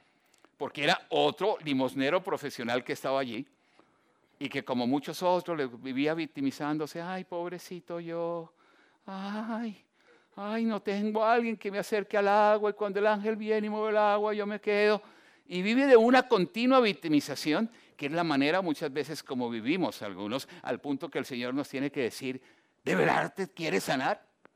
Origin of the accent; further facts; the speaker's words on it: Colombia; Hace algunos años yo asistí a un grupo de universitarios en mi país, en Colombia